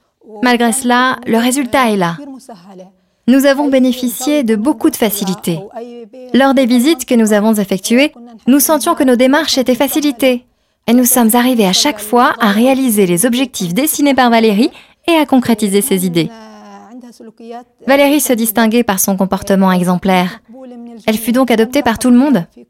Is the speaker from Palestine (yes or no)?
yes; Jericho, West Bank, Palestine; Je suis réfugiée de la région de Hébron. Je suis née à Jéricho et j'y ai grandi.